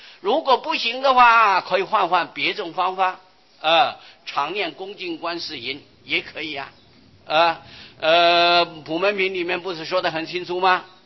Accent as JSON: {"language": "Chinese", "country": "China", "said": "不像我们中国人啊骨头都要留起来啊，拜过千万世"}